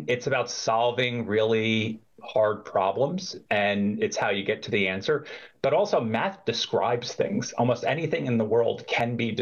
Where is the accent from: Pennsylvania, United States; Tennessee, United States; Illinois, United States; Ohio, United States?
Pennsylvania, United States; Wyomissing; I grew up in Wyomissing, Pennsylvania. There's two of us, and I have one younger brother.